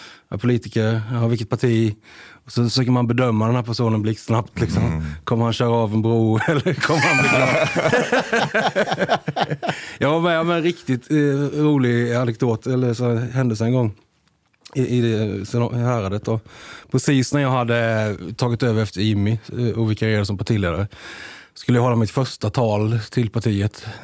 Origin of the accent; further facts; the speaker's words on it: India; now in Sweden; Och jag säger, jag vet, jag älskar Sverige. Och jag kommer från Indien